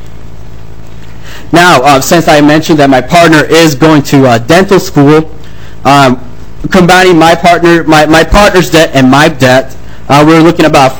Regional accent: Japan; born there; English is a second language; completed their PhDs in Japan, and I was born in Japan. I speak three languages. I speak Japanese, I speak Sinhalese, and English is my last language.

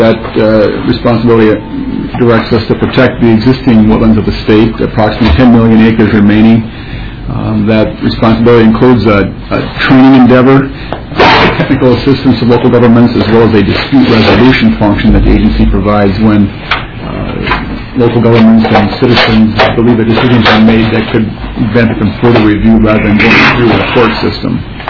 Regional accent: Minnesota, United States; So I can note for the record that I was raised in the Doty district up in central Minnesota, and my family farm is still in that area.

